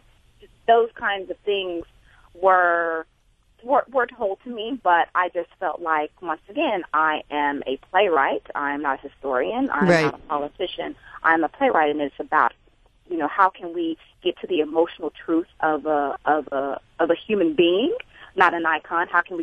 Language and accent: English; Memphis, Tennessee, United States; The fact that I grew up in Memphis myself